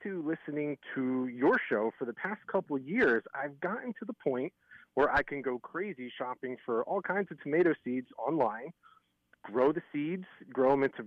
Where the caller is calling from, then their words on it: Lancaster, Pennsylvania, United States; So I am calling from Lancaster County, Pennsylvania.